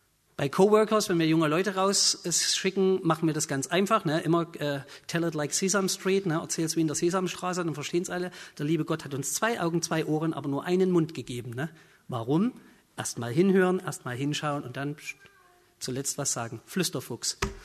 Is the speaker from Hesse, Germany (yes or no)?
no; Saxony, Germany; Bei uns im Vogtland, wir reden ein bisschen derber, ne?